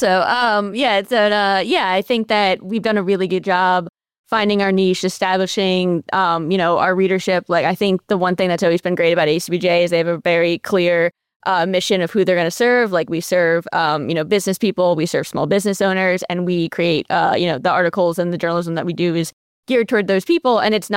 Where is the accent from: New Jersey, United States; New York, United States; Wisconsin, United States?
New Jersey, United States; So, I'm from New Jersey originally.